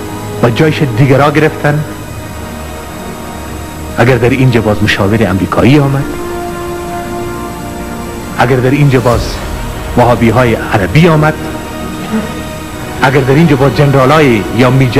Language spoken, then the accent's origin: Persian; Afghanistan; در اون صورت باز ما افغان هستیم.